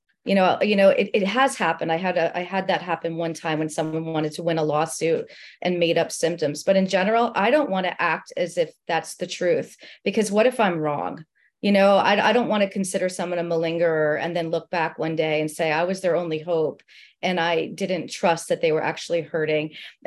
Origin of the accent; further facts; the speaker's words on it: New York, United States; now in US South; I came from New York, I moved to the South